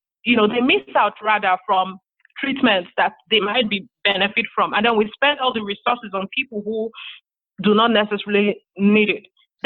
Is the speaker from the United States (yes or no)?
no; Nigeria; Because as a teenager growing up in Nigeria, I mean, you knew me from med school.